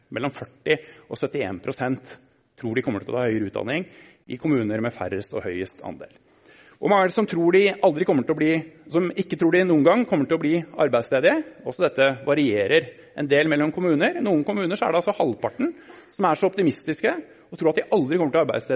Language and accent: Norwegian; Oslo, Norway; Nei, fordi jeg vokste opp på Nordstrand, og når jeg var 20 år så skulle jeg aldri flytte tilbake på Nordstrand. Når jeg var 35 år så bodde jeg på Nordstrand.